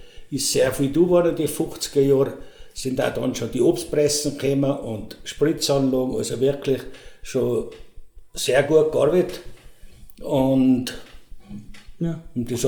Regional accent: St. Ulrich am Pillersee, Tyrol, Austria; Und ich bin … geboren in St. Ulrich. Früher haben sie uns gesagt, die … weil ich beim Drogerhäusel aufgewachsen bin. Und ich bin 71 Jahre

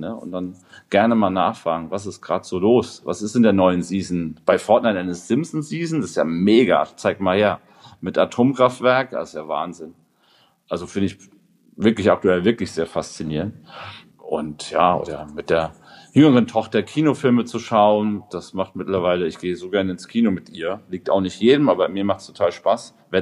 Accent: Mainz, Rhineland-Palatinate, Germany; bei uns hier in Mainz, ich komme aus Mainz

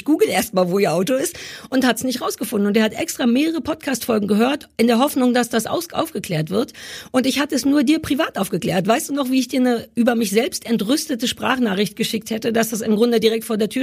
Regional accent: East Germany, Germany; Ich bin Ossi.

